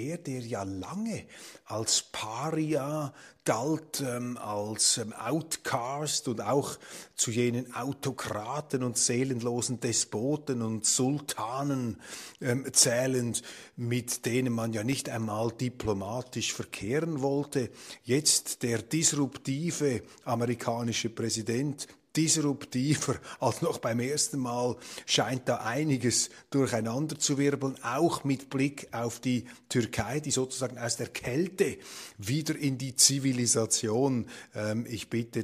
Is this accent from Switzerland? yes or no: yes; Switzerland; Und als Schweizer schmerzt einen natürlich etwas die Aussicht, dass eben nicht die Schweiz hier Schauplatz dieser Friedensverhandlungen ist